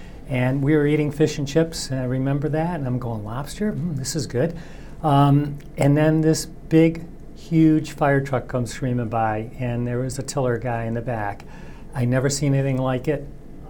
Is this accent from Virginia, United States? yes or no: no; Michigan, United States; now in Massachusetts, United States; No, I'm from Michigan.